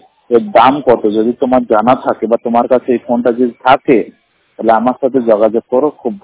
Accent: Allahabad, Uttar Pradesh, India; আমার বাড়ি হলো ইলাহাবাদ, ঠিক আছে, জেলা উত্তরপ্রদেশ। আমি দুচোখে অন্ধ।

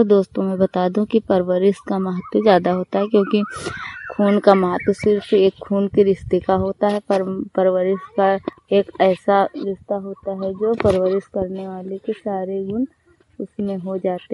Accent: Hariharpur, Uttar Pradesh, India; मैं हरिहरपुर गांव जिला सरावस्ती के रहने वाली हूं।

